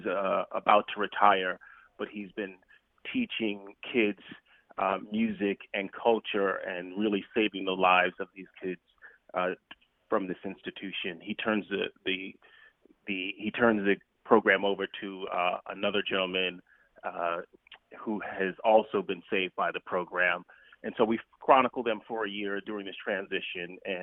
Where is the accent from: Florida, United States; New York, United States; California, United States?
Florida, United States; Miami; I'm originally from Miami, and she's out of San Francisco, but she was here.